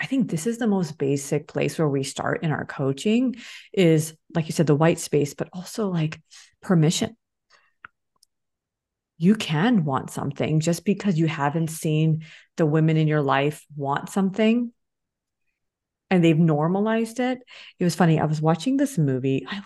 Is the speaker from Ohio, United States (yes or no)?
no; Los Angeles, California, United States; as an educated woman born and brought up in the United States, Los Angeles, right? Pretty diverse, you would say